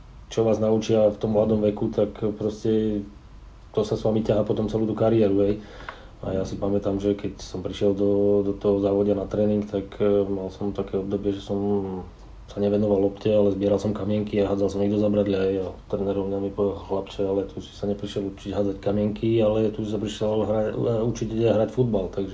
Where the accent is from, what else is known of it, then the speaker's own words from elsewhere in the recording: Žilina, Žilina Region, Slovakia; Ja som sa narodil v Žiline, začal som hravať futbal v Žiline